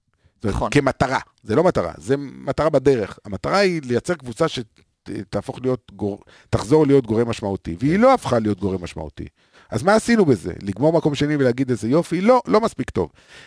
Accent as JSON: {"language": "Hebrew", "town": "Beersheba", "region": "Southern District", "country": "Israel", "tie": "born or raised there", "said": "אין דרבי באר שבעי, אין לנו את מי"}